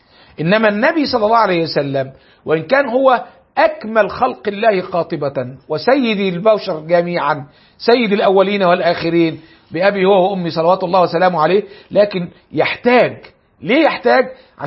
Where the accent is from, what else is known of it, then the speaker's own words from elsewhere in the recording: Cairo Governorate, Egypt; وما كانش ايامنا ما عندنا في مصر كلها القاهره الا معهدين 2 للاعدادي وواحد للثانوي، جيلنا عانى كتير يعني